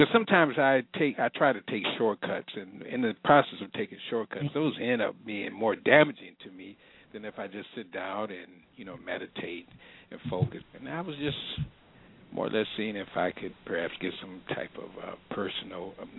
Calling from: Toledo, Ohio, United States; I'm from Toledo, Ohio.

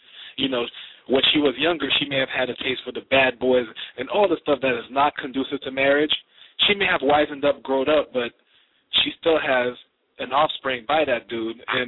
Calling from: Philadelphia, Pennsylvania, United States; Yes, I'm calling from Philadelphia in the great commonwealth of Pennsylvania.

